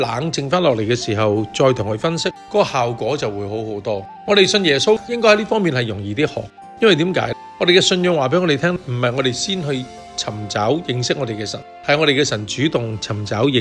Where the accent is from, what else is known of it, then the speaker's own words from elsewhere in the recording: Guangdong, China; accent: Cantonese; 我们广东话说